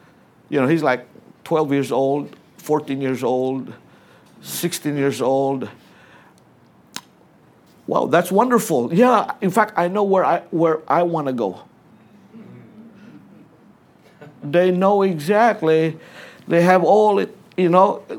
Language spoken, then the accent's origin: English; Philippines; I said, well, I'm a Filipino.